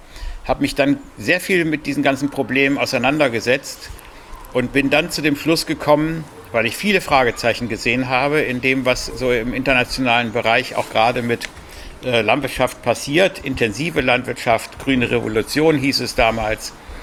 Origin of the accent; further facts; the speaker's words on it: Bielefeld, North Rhine-Westphalia, Germany; Ich komme eigentlich aus Bielefeld, also aus der Großstadt und bin ein vollkommenes Stadtkind